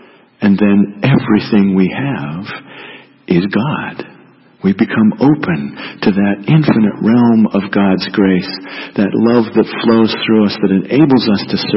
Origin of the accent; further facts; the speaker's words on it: Montana, United States; In 1978, I was in seminary in California. I was from Montana.